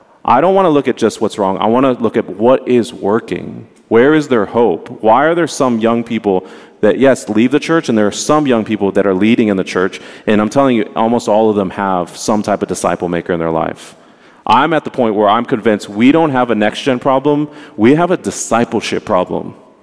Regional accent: Dallas, Texas, United States; again, I grew up in Dallas, I'd be telling a Texan in the summer, you know it's hot in the summer.

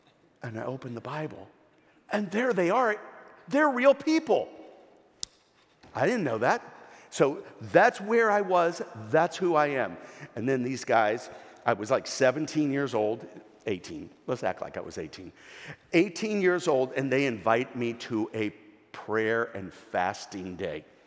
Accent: the South, United States; this lady comes up to me because I'm from the South.

